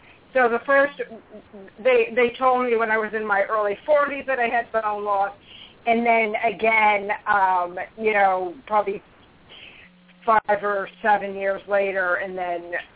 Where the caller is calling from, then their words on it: Vermont, United States; I'm calling from Vermont, and good evening, everybody